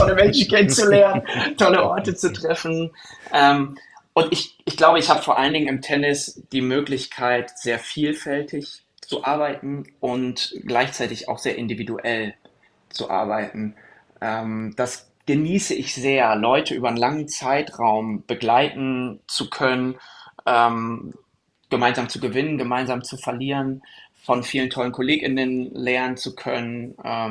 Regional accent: Lower Saxony, Germany; Ich habe natürlich als Kind und Jugendlicher, ich komme aus Niedersachsen, habe so Bezirksmeisterschaften und so Geschichten gespielt.

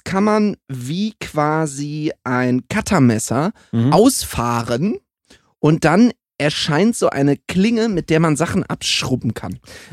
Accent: Düsseldorf, North Rhine-Westphalia, Germany; ich komme aus Düsseldorf und es gibt durchaus so ein bisschen dekadenten Familienhintergrund bei mir.

